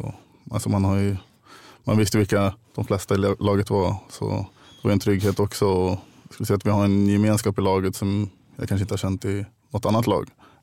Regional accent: Bålsta, Uppsala County, Sweden; Jo, jag är ju från Bålsta, så det är klart att det är skönt att vara inne i Stockholm

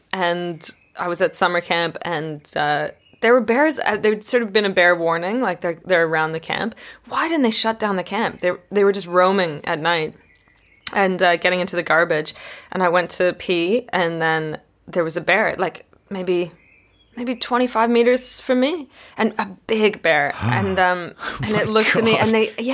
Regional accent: Canada; Yeah, I grew up in Canada.

